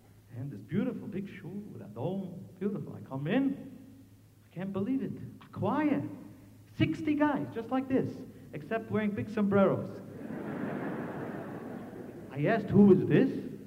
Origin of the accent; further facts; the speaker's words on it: Los Angeles, California, United States; As you know, I come from Los Angeles, and Los Angeles is not far from the Mexican border.